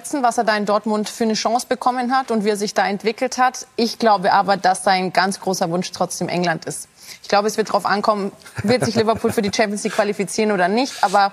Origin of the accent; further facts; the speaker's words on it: Italy; Ich natürlich als Italienerin auch nachvollziehen kann.